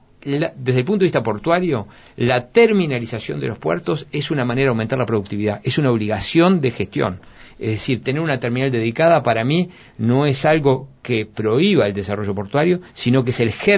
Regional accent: Uruguay; yo como uruguayo

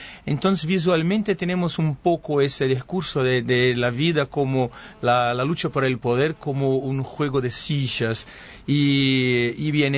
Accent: Rio de Janeiro, Brazil; Spanish is a second language; Soy de Río, por supuesto.

